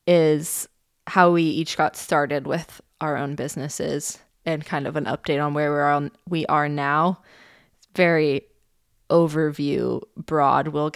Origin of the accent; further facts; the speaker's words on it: California, United States; We're from the Bay Area originally. We've been here about 6 years.